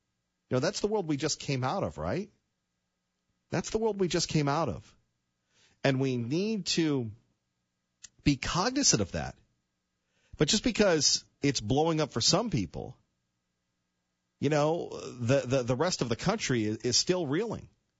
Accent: United States; And I will have to tell you that as a American, I was inspired.

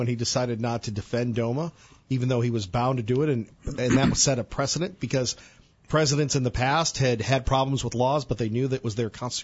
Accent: United States; As an American. Tough to say.

